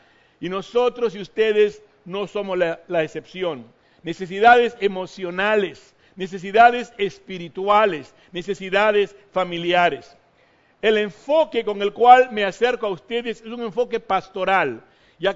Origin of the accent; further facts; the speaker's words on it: Peru; soy peruano … mi apellido es descendencia alemán, pero de corazón soy mexicano.